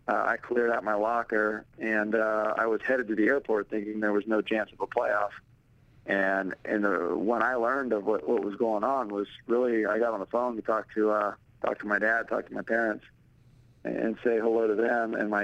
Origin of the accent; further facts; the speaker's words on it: Pennsylvania, United States; my parents grew up in the Pittsburgh area, I'm from Pennsylvania, so to do it there kind of in front of a home crowd was a lot of fun.